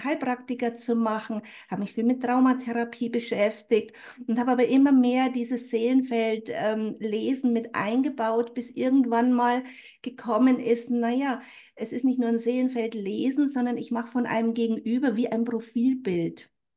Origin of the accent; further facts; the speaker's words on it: Bad Aibling, Bavaria, Germany; Ich bin aufgewachsen in Bad Aibling bei Rosenheim im schönen Oberbayern